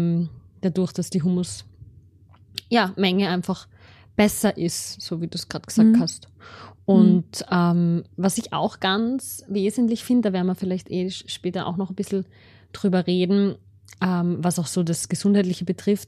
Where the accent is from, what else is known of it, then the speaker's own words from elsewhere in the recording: Austria; das ist bei uns in Österreich ist das verboten.